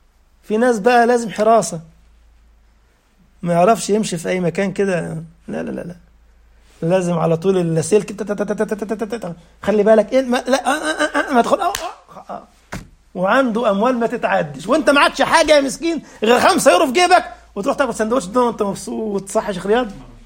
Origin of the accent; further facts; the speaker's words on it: Egypt; يعني عندنا في مصر زبادي